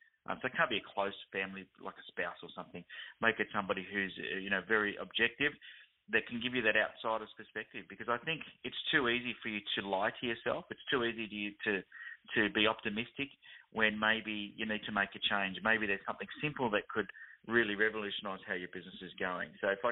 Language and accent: English; Australia; The .au is because we're in Australia. You know, I've got that on my accent.